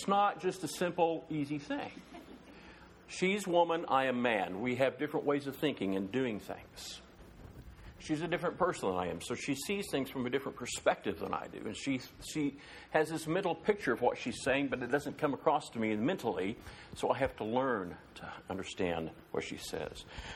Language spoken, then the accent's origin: English; Iowa, United States; Now, when I was growing up in Iowa, we went to a small little Methodist church. It had to be small. The town was, we lived out in the country, but the town was 172 population.